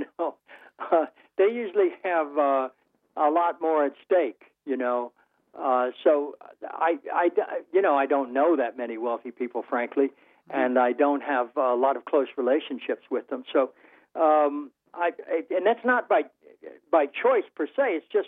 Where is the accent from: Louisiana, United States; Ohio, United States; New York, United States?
Ohio, United States; and then in my home state of Ohio.